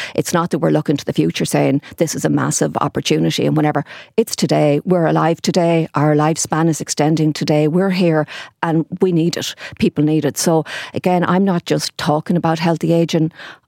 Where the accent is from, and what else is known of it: Achill Island, County Mayo, Ireland; now in Castlebar, Ireland